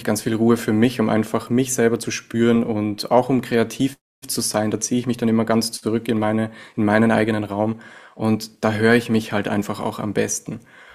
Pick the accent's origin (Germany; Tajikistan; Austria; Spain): Austria; Linz, Upper Austria; now in Greece; ich komme ursprünglich aus Linz und bin ein waschechter Österreicher. Und mich hat halt der Weg jetzt nach Kreta verschlagen.